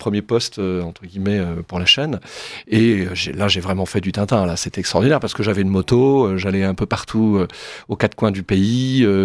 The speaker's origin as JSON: {"language": "French", "town": "Nantes", "region": "Pays de la Loire", "country": "France", "also_born_or_lived": "Vannes", "said": "quand on est breton comme moi, hein, je suis originaire de Nantes, mais je suis né à Vannes."}